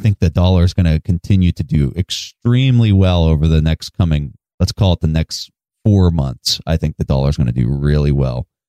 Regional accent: United States; So that's where I'm concerned as an American.

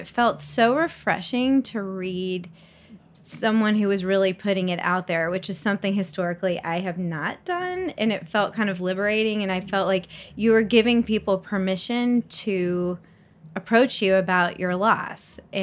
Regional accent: Southern United States, United States; I grew up in the South, and I think especially as a girl growing up in the South, you're just kind of raised to make other people feel comfortable all the time.

